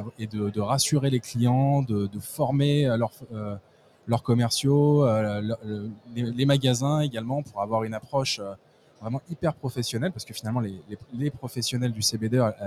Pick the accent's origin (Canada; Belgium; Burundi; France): France; Moi, je suis français.